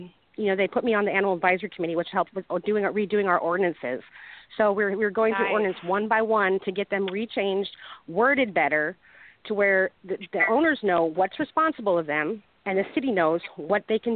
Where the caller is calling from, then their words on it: Corpus Christi, Texas, United States; I'm calling from Corpus Christi, Texas.